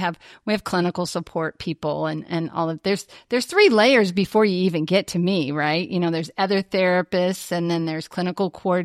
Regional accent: Grand Island, Nebraska, United States; Yeah, you know, I grew up in Grand Island, Nebraska. So rural, you know, stockyards.

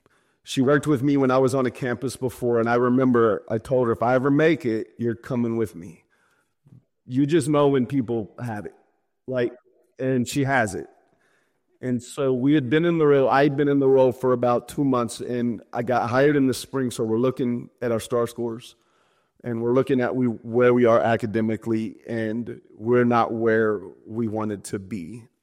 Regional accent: Sweetwater, Texas, United States; When I grew up in Sweetwater, Texas.

